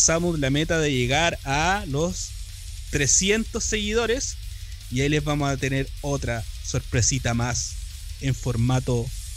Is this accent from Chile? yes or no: yes; Chile; esperemos que todos nos puedan entender lo que hablamos, ya que somos chilenos